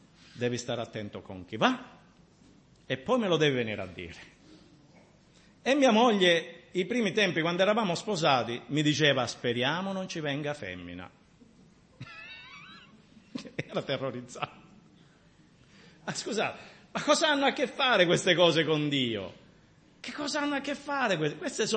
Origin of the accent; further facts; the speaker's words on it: Sicily, Italy; Io mi permetto di parlare dei siciliani perché sono siciliano, ok?